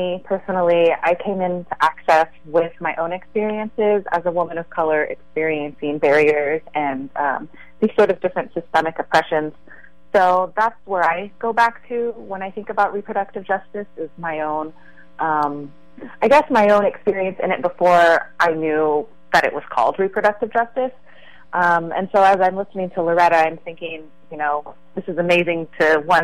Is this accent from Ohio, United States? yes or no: no; California, United States; I grew up in the Central Valley, and there isn't a lot of reproductive health care services out there.